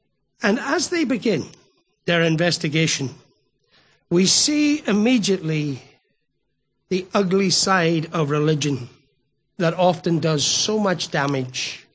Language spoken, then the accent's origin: English; Northern Ireland, United Kingdom; As a young boy growing up in Northern Ireland